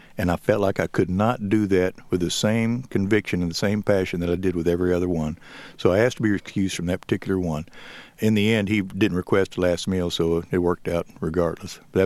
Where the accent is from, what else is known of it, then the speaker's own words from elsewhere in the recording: San Antonio, Texas, United States; He was from San Antonio, which is my hometown